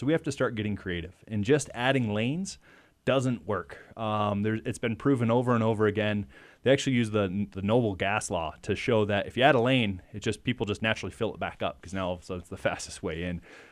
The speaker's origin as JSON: {"language": "English", "region": "Northeast", "country": "United States", "tie": "born or raised there", "said": "I grew up in the Northeast"}